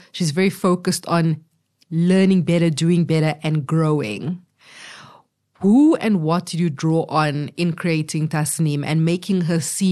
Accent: Cape Town, Western Cape, South Africa; I'm a girl from Cape Town. We say samosa.

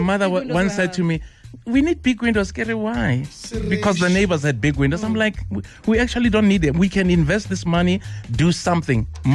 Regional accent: Soweto, Gauteng, South Africa; Growing up in Meadowlands, in Dofire, where money was scarce, even when we moved to Pimville, times were tough.

